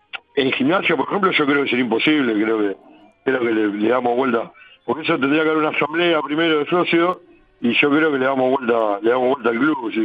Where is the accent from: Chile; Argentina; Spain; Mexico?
Argentina; Soy argentino hasta el ojete, ¿eh? Pero no mezclo fútbol con patria, nada que ver.